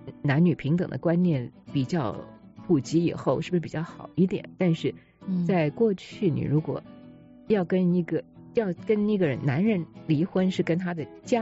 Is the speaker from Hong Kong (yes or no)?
no; Taiwan; 就是我是台湾来的，我不知道在国内怎么样。